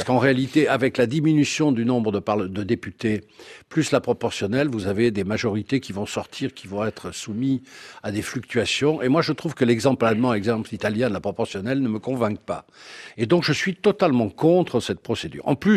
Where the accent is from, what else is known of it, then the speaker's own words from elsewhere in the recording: Paris, Île-de-France, France; moi je suis parisien, donc c'est un peu différent